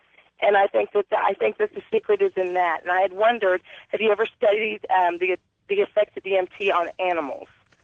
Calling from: Arkansas, United States; I'm calling from Arkansas.

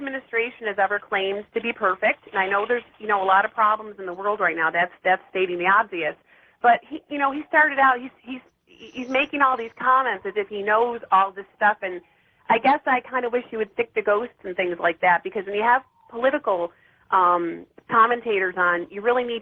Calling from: Niagara Falls, New York, United States; I'm calling from Niagara Falls, New York.

